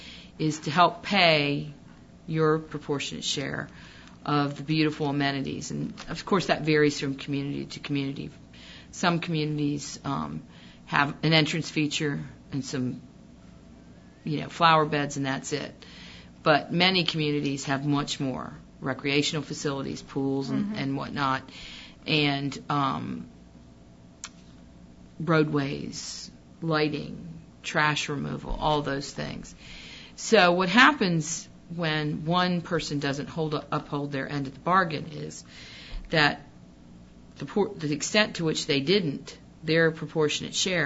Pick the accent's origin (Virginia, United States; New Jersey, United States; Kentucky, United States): Virginia, United States; It's half the size of my hometown in Virginia.